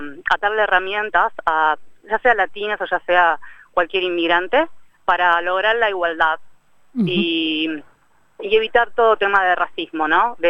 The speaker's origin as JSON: {"language": "Spanish", "country": "Argentina", "said": "yo particularmente soy argentina"}